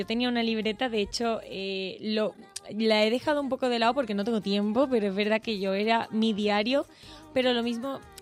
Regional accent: Cádiz, Andalusia, Spain; yo soy de Cádiz, nada que ver.

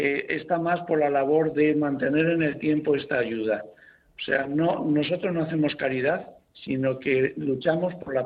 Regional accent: Spain; el español es una persona de corazón solidaria

